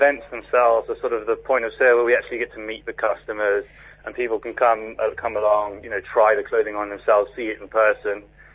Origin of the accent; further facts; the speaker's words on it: Kenya; Kenya. I was brought up in Kenya.